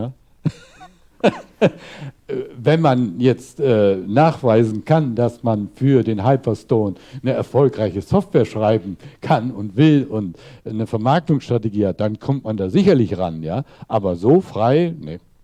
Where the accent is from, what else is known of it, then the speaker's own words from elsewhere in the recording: Radolfzell, Baden-Württemberg, Germany; ich komme aus Radolfzell.